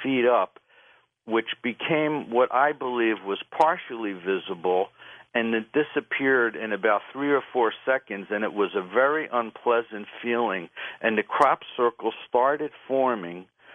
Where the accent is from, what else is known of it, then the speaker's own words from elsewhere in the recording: Philadelphia, Pennsylvania, United States; born there; I was born in Philadelphia, and every year I go back to visit my parents. And one year, I'm a Buddhist